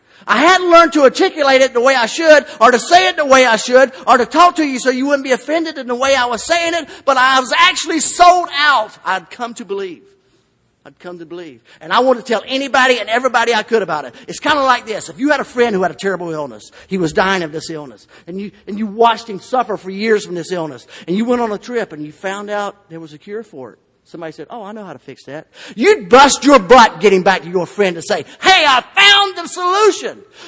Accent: Lawley, Florida, United States; So we went to my hometown, Lawley, Florida, and we started our own meeting.

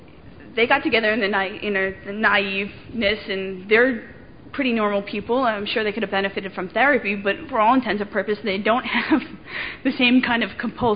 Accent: Bloomfield, United States; because I went from like this little elementary school, and I grew up in Bloomfield, to like this huge junior high school, and every seventh and eighth grader from the whole town went there.

